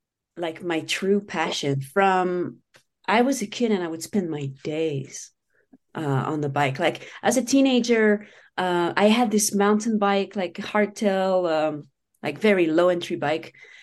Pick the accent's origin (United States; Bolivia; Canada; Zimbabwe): Canada; Eastern Canada; I'm in Colorado right now, but I'm Canadian, so I'm from Canada.